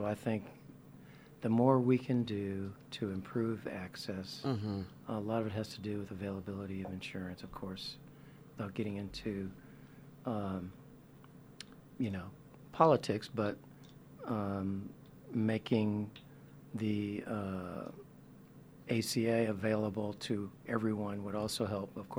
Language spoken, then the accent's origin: English; Los Angeles, California, United States; moved away as an adult; now in Nashville, United States; I've been here 10 years. Left L.A. when I was 18, so it's been a minute.